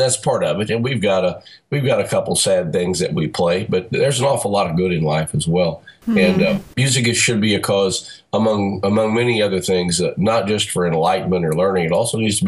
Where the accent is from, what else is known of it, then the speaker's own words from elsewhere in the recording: Vienna, United States; I spent 31 years as a high school teacher here in my hometown of Vienna, the University of Vienna.